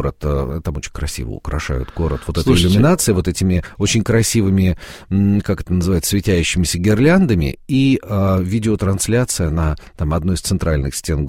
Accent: Moscow, Russia; мы из Москвы приехали

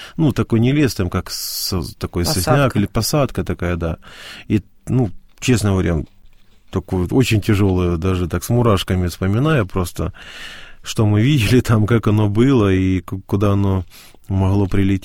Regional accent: Crimea, Ukraine; реально мы столкнулись, что нам не верили, что мы из Крыма.

